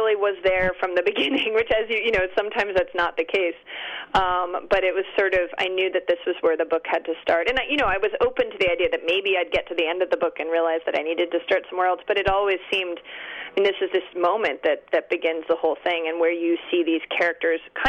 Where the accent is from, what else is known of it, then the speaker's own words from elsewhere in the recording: Gloucester, Massachusetts, United States; I grew up in Gloucester, Massachusetts, which is where this book is set